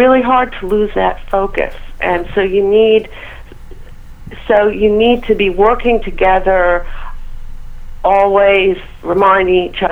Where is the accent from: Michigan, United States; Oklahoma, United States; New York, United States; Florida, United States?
New York, United States; New York City; Well, I grew up in New York City, mm-hmm. and so I went to New York City public schools. I was born in the Bronx. I grew up in Queens